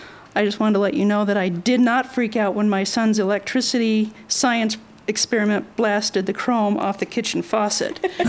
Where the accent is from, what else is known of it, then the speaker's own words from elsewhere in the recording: Colorado, United States; I'm from Colorado.